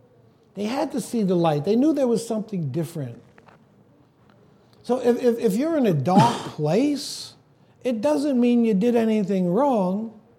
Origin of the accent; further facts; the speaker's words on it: New York, United States; I remember growing up in Brooklyn